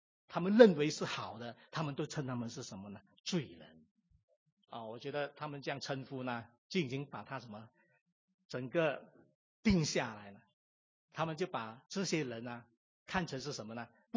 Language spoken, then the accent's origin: Chinese; Singapore; 对我们新加坡人来讲很大的压力